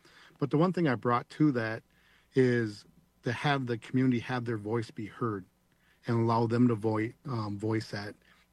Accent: Cass Lake, Minnesota, United States; So I'm enrolled on Leech Lake. I grew up here in Cass Lake.

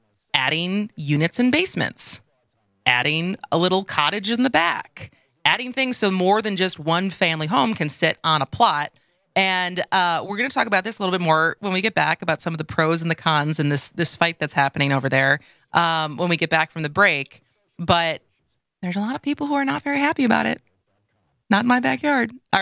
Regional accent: Nakoma, Wisconsin, United States; So we grew up in Nacoma

